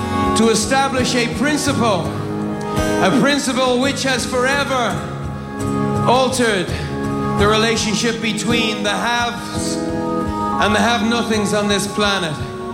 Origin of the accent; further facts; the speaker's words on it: Ireland; As an Irishman, we have peace in Ireland that is unimaginable without Bill Clinton, Senator George Mitchell, Sandy Berger.